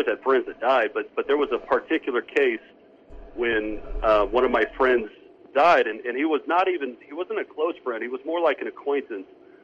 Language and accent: English; New Mexico, United States; I grew up in New Mexico, always had a burden for New Mexico. And I actually grew up on the other side of New Mexico from where the Navajo Reservation is.